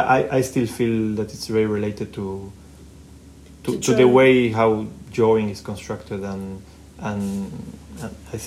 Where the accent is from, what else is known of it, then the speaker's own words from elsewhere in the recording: Argentina; also born or lived in France; now in Belgium; when I grew up in Argentina, I started studying in high school, beginning of secondary studies.